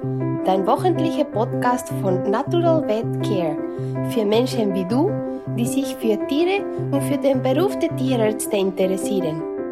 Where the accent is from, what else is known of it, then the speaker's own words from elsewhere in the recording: Spain; German is a second language; now in Zurich, Switzerland; ich komme ursprünglich aus Spanien und ich bin seit 10 Jahren in die Schweiz, allerdings in Zürich, Zürich-Bereich.